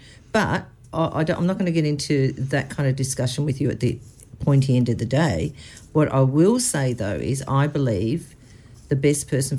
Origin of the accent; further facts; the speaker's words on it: Sydney, New South Wales, Australia; also born or lived in Launceston, Tasmania / Adelaide; No, I was born in Sydney to migrant parents.